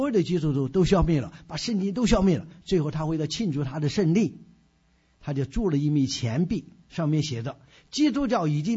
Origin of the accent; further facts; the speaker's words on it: China; 因为你知道我是在大陆这样长大起来的，从小是唯物主义辩证法啊